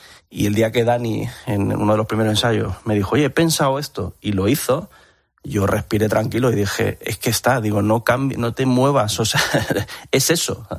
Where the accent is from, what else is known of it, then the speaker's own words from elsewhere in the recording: Badajoz, Extremadura, Spain; yo soy de Badajoz, extremeño, no tengo a mi alrededor nadie que se dedique a esto